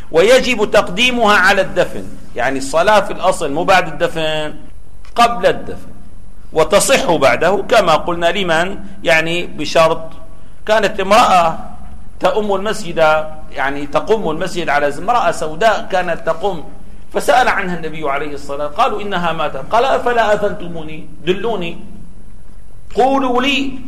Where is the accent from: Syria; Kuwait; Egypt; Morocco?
Syria; Damascus, Damascus Governorate; عندنا في دمشق كانت كتاتيب